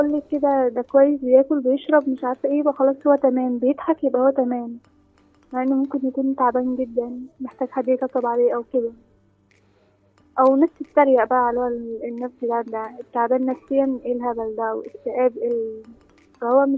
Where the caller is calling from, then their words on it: Gharbia, Egypt; من الغربية.